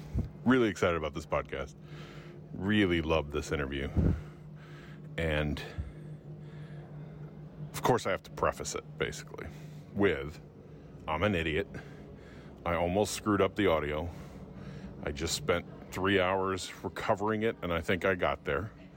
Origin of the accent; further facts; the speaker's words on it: St. Louis, Missouri, United States; So, you know, I'm originally from St. Louis, and my sons went to CBC High School, so I'm very familiar.